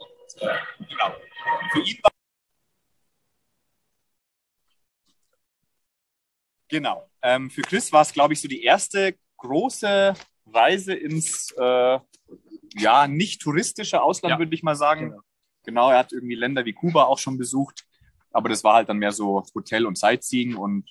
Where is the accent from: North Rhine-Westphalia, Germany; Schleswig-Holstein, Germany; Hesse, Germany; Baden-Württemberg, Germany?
Baden-Württemberg, Germany; Schorndorf; born there; Ich bin in Schorndorf geboren